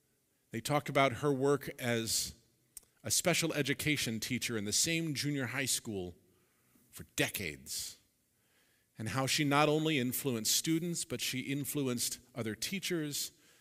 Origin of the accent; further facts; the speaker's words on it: Santa Clarita, California, United States; also born or lived in Grand Island, Nebraska; You know that I grew up in Santa Clarita. Santa Clarita is not really far from here, like in the scheme of things, right?